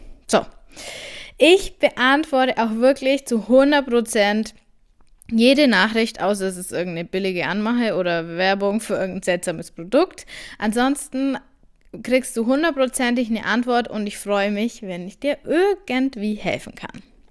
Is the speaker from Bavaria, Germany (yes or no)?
yes; Bavaria, Germany; wie man bei uns in Bayern sagt